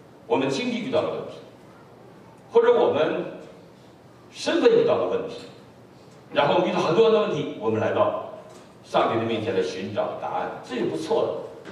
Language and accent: Chinese; China; 因为我们爱中国，爱中国，因为我们是中国人，因为我们是从那个土地出来的，我们信了耶稣了